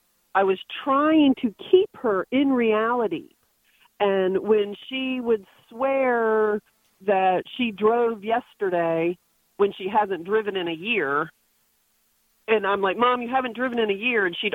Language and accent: English; Virginia Beach, Virginia, United States; So I'm from Virginia Beach, but I'm on my way to D.C.